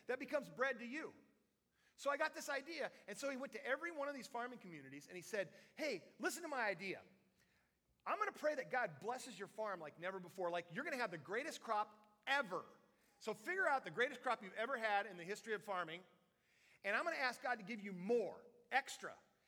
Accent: Palouse, United States; I grew up in the Palouse, so I understand all things wheat

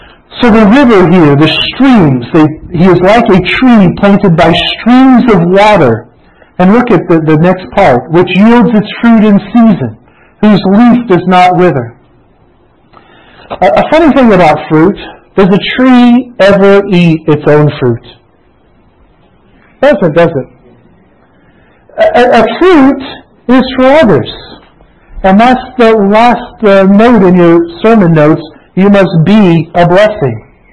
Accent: Florida, United States; I grew up in Florida. I was born in Florida.

